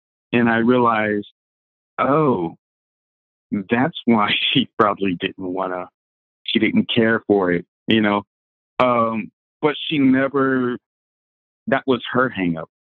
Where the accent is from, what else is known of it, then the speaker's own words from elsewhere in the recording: Jackson, Mississippi, United States; I didn't know why at the time, growing up in Jackson, Mississippi.